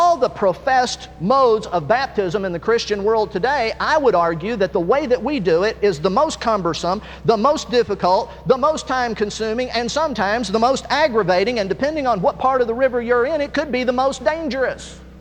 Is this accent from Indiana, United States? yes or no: yes; Indiana, United States; I'm from Indiana, but that's the way it works where I'm from.